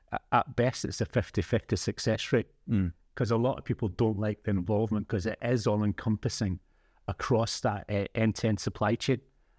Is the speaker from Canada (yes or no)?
no; Scotland, United Kingdom; so obviously Scottish, I'm not from Lincolnshire.